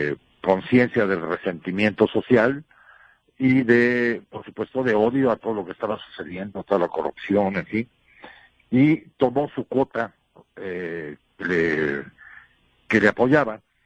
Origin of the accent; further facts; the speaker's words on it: Mexico; somos mexicanos buscando el bien de México